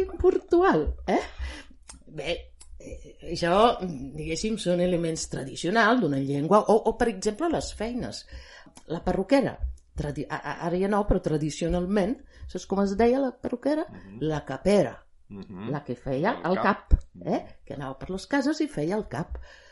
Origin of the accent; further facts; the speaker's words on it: Naples, Campania, Italy; first language Italian; Catalan is a second language; now in Barcelona, Spain; Sí, jo sóc nascuda a Nàpols, he viscut a Nàpols durant molts anys i ara fa molts anys també que visc aquí a Barcelona